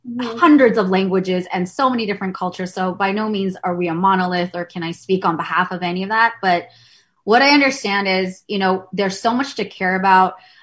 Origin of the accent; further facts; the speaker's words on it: California, United States; I'm from the Bay Area, which has been a hot spot.